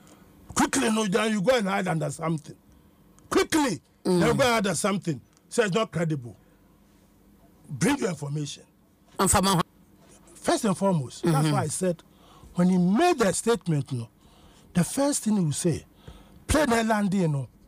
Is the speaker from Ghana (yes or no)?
yes; Ghana; born there; I was born in Gold Coast.